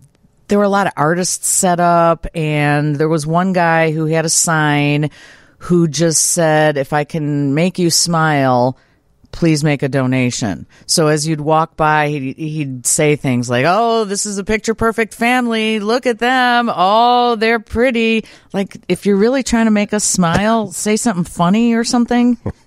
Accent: Brookfield, Illinois, United States; Because, you know, I grew up in Brookfield right near Ogden Avenue. Ogden's near where we live now.

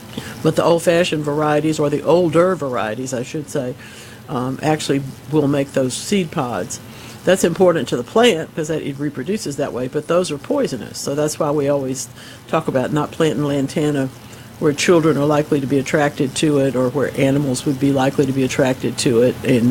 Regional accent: Gulfport, Mississippi, United States; I grew up in Gulfport, you know, they were practically tall as the house, beautiful oleanders, big old things

